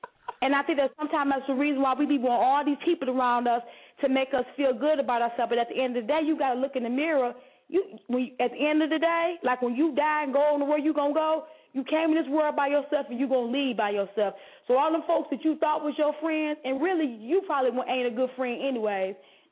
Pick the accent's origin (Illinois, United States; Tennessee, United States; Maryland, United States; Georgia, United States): Tennessee, United States; Nutbush; See, I'm from Nutbush. And down south, we was raised is that you got your family, and I too came from a huge family.